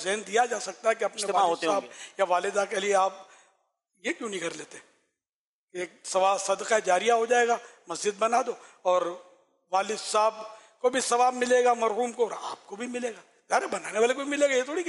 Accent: Karachi, Sindh, Pakistan; میرا شہر, کراچی جس میں پیدا ہوا ہوں

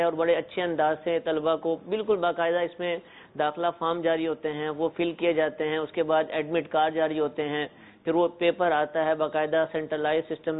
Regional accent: Wah Cantonment, Punjab, Pakistan; اور میرا تعلق واہ کینٹ سے ہے، واہ Kent model city for education Pakistan میں کہا جاتا ہے

